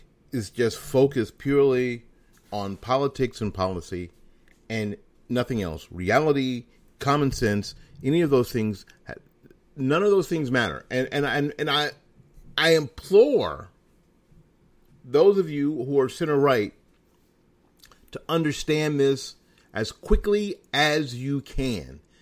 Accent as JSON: {"language": "English", "region": "Florida", "country": "United States", "said": "There will probably be certain cities even here in my home state of Florida."}